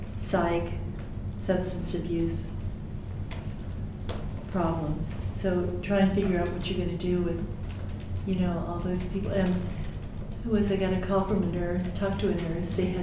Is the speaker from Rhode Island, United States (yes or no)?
no; Desert Hot Springs, California, United States; the city council person in my hometown, Desert Hot Springs